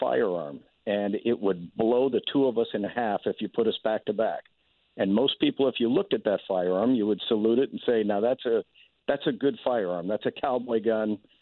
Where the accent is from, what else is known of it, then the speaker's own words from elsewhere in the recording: Paxton, Illinois, United States; I was born in Illinois, and in my hometown of Paxton, everybody has a firearm, and there hasn't been a murder there in the history of the town.